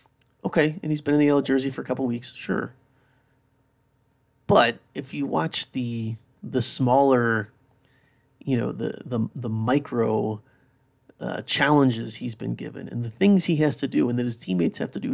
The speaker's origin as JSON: {"language": "English", "country": "United States", "said": "But anyway, as an American, I just wanted to touch on something because I know anyone in America, if you talk about Tour de France, you have to talk about what I'm about to talk about."}